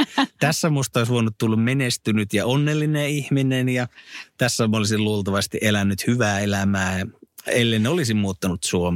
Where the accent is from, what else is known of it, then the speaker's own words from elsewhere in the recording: Sweden; born there; toi Ruotsi, sehän on mun synnyinmaani